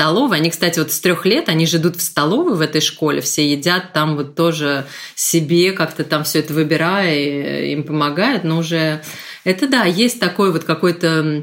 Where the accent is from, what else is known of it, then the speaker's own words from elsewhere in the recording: Moscow, Russia; now in Paris, France; я выросла в Москве, да, Москва, конечно, город довольно, это не очень представительный для России город, наверное, мир в себе, да, но он все-таки близок к Европе